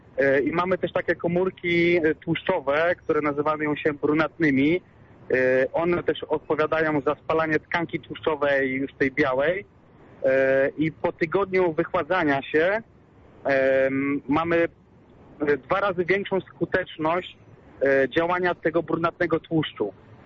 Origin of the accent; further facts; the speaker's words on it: Świnoujście, West Pomeranian Voivodeship, Poland; Ja pochodzę z Świnoujścia